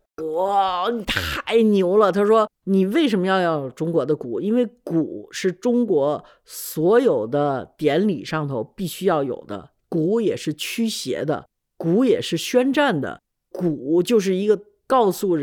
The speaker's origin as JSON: {"language": "Chinese", "country": "United States", "tie": "born or raised there", "said": "但是因为我在美国长大就没这个概念"}